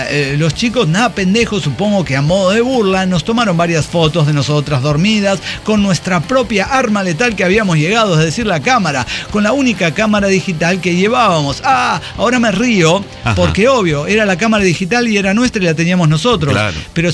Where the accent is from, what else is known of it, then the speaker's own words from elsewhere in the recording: Guanajuato, Mexico; somos de Guanajuato